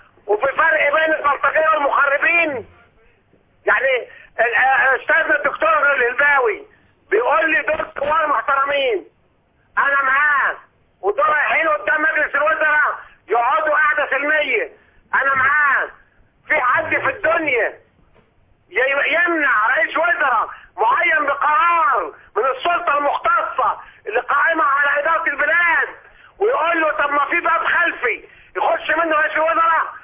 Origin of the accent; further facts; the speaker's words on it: Egypt; احنا بنات مصر فضليات